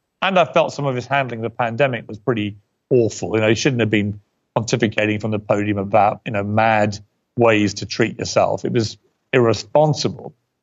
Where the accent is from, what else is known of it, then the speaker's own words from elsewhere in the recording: England, United Kingdom; That was always my way when I grew up in England.